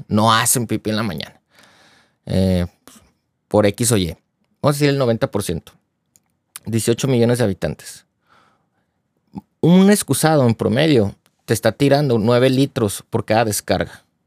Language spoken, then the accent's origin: Spanish; Ciudad Obregón, Sonora, Mexico; Yo soy de Sonora, de Ciudad Obregón.